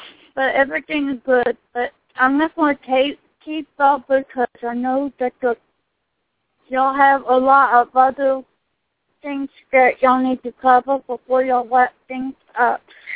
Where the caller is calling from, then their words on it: Texas, United States; I'm good. I'm calling in from Texas.